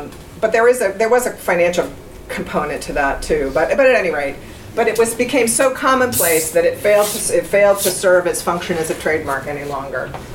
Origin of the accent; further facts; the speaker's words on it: United States; Sorry, I'm an American, that's the way I think of it.